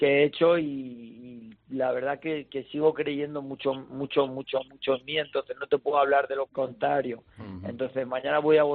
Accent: Alicante, Valencian Community, Spain; yo siempre salí a pelear fuera de Alicante y siempre fui con las grandes peleas y siempre salí a buscar mis títulos fuera de mi casa.

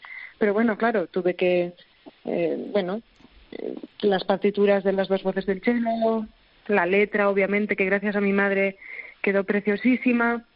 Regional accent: Galicia, Spain; now in Switzerland; porque yo ahora estoy en Suiza, no estoy en Galicia. Entonces, claro, pues no sé, echo de menos mi tierra, mi familia, están todos allí.

